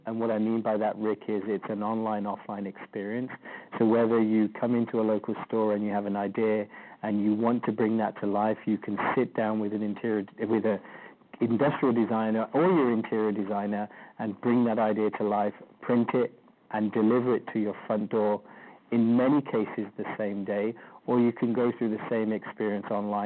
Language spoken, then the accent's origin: English; London, United Kingdom; moved away as an adult; also born or lived in Leicester; now in Vancouver, Canada; Well, I was born in a place called Leicester in England, lived in London most of my life, and then married and now live in Canada, Vancouver.